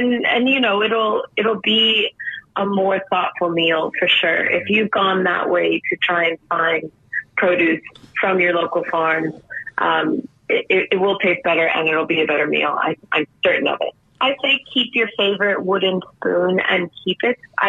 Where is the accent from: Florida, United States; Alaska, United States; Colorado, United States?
Florida, United States; Miami; now in California, United States; I grew up in Miami, Florida, a big Cuban family.